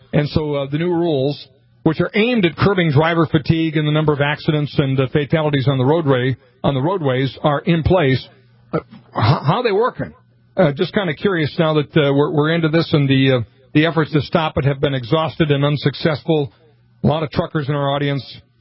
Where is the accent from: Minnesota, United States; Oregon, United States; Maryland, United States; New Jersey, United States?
Minnesota, United States; I grew up in Minnesota.